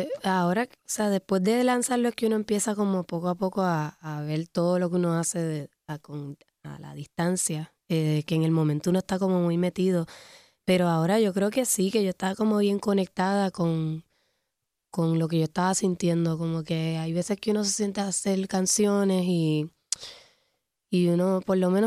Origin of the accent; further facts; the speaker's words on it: Puerto Rico; lo expreso desde como puertorriqueña. Yo creo que también vivir en un país que es colonia desde hace tanto tiempo